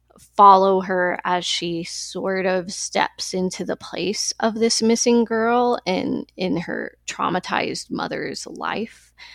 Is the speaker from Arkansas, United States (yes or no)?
yes; Arkansas, United States; but even growing up in Arkansas, there were some of the people that kind of populate this book that are a little more rural